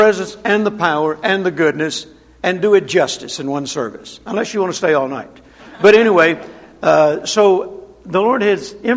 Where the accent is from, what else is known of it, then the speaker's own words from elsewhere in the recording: Louisiana, United States; also born or lived in Mississippi; I was born in Mississippi. I grew up in Louisiana, and in both cases in a rural area.